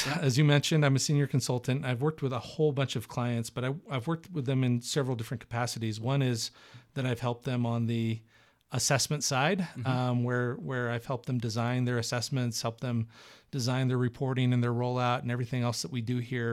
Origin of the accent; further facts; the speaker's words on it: Redmond, Washington, United States; I'm from Seattle area. Yeah. Actually, for those who know the Seattle area, I'm from east of Seattle, a town called Sammamish.